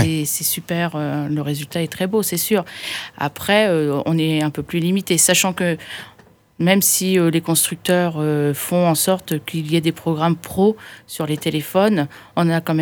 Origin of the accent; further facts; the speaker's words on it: Sainte-Croix, Occitanie, France; Moi je suis de Sainte-Croix